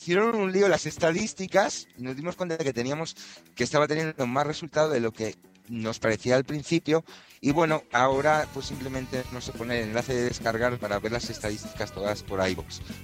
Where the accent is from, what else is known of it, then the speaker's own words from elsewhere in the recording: Madrid, Community of Madrid, Spain; yo como madrileño nunca había pensado que se podía dar